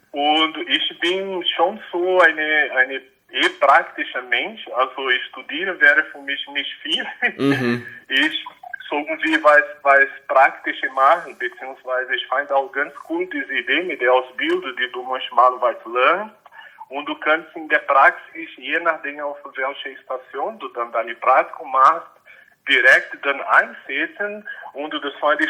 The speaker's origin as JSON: {"language": "German", "country": "Brazil", "lives_now": "Germany", "said": "Okay, also … wie der Sebastian schon gesagt hat. Ich komme aus Brasilien. Ich lebe in Deutschland seit 91."}